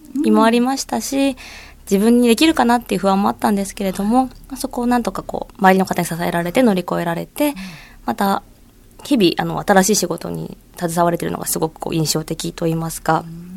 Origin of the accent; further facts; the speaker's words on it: Hiratsuka, Kanagawa, Japan; 私の出身の平塚市は、と一つの市に駅が一つしかないんですけれども